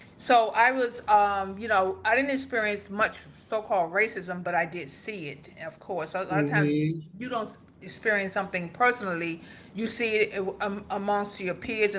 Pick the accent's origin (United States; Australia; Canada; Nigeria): United States; Alabama; And we're from Alabama, but we have roots in Louisiana. And those roots in Louisiana took me to my birth town in Alabama.